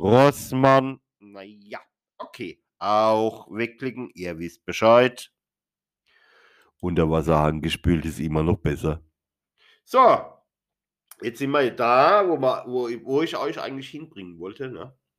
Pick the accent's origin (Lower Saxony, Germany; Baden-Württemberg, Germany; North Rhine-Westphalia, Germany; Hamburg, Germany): Baden-Württemberg, Germany; Mannheim; born there; Gebürtig bin ich ja aus Mannheim, aus dem tiefsten Mannheim, aus der Niggerstadt, wisst, aus der Fetzend.